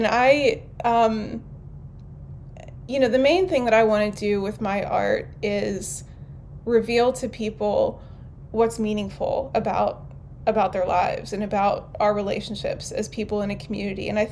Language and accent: English; New Castle, Pennsylvania, United States; now in Ambridge, United States; that was after we'd lived in Pittsburgh for about 5 or 6 years on the north side. And I grew up in Newcastle, about an hour north of here